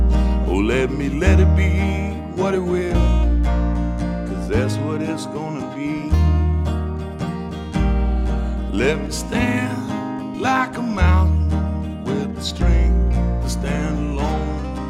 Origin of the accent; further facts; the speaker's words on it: Kentucky, United States; Growing up in Eastern Kentucky, I'd seen people with guitars and just playing and picking and flat picking and that sort of thing.